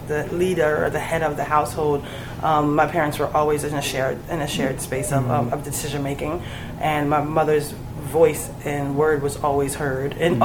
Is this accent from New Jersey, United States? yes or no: yes; Willingboro, New Jersey, United States; So we had three girls growing up in Willingboro, New Jersey, which at the time in the 70s was majority white.